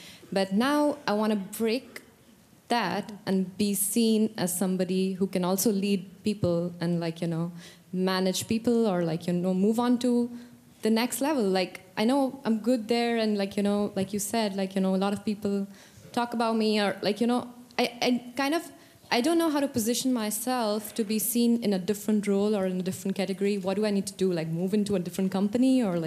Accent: India; moved away; I'm an immigrant from India, and I'm a data engineer here working since 10 years.

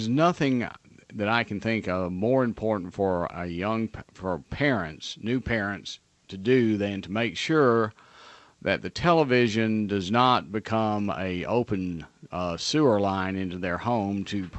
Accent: the South, United States; And I'm not saying that because I'm a Southerner.

